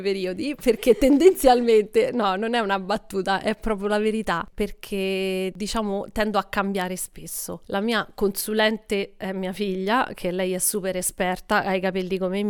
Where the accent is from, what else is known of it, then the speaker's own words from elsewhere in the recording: Tor Lupara, Lazio, Italy; A Torlopara.